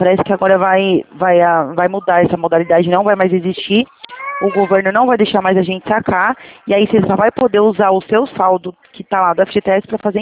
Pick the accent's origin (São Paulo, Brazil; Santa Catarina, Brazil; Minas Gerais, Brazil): São Paulo, Brazil; Atibaia; Eu sou daqui de Atibaia mesmo